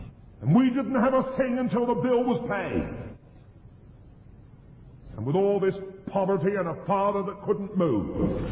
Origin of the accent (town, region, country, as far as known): South West England, United Kingdom; born or raised there; accent: West Country; also born or lived in Yorkshire